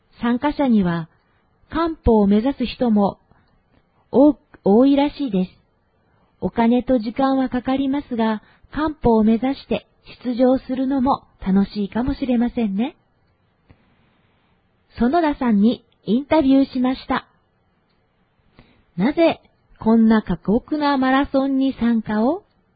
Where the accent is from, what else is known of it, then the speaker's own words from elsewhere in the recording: Onga, Fukuoka, Japan; 地元に戻った時に、遠賀町から福岡市まで走って往復したこともあります。